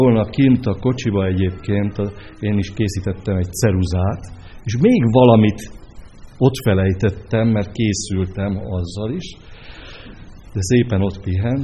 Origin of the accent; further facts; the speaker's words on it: Pécs, Baranya, Hungary; now in Érd, Hungary; a feleségemmel érkeztünk. Igazából eredetileg pécsiek vagyunk mi, de két és fél éve, kicsit több mint két és fél éve, hogy Érdre költöztünk.